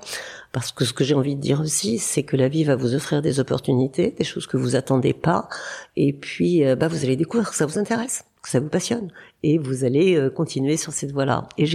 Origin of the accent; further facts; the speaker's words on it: Bourgogne-Franche-Comté, France; born there; Alors, je suis née en Bourgogne, avec une vie avec des frères et sœurs, très proches de la nature